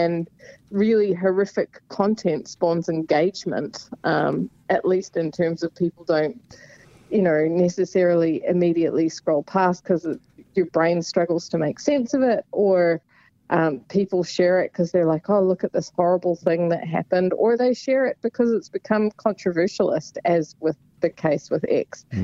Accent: New Zealand; it's my view as a New Zealander

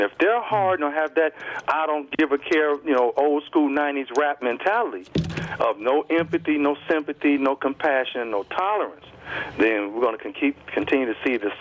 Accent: Gary, Indiana, United States; the on the job training I even went through growing up in Gary.

